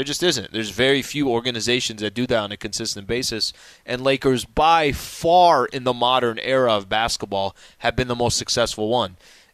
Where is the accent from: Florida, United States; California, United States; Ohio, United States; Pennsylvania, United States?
California, United States; San Diego; I'm born and raised in San Diego.